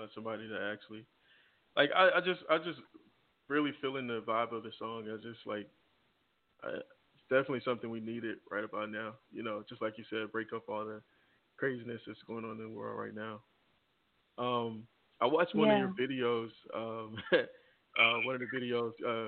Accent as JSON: {"language": "English", "town": "Haines City", "region": "Florida", "country": "United States", "tie": "born or raised there", "said": "She's from my hometown. Oh, nice. Yeah, and it's a very small town, so she's a big deal to everybody back at home. Yeah, very big deal, Polk County, Haines City."}